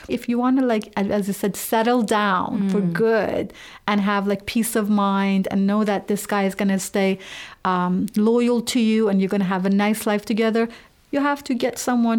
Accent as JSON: {"language": "English", "town": "Qom", "region": "Qom Province", "country": "Iran", "tie": "born or raised there", "said": "I was born in Iran and I was raised in Qom."}